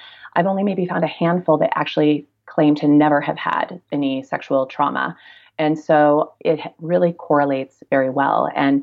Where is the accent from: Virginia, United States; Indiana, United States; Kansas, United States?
Kansas, United States; I'm a kid from Kansas originally, where evolution is not allowed to be taught in the school system for years and years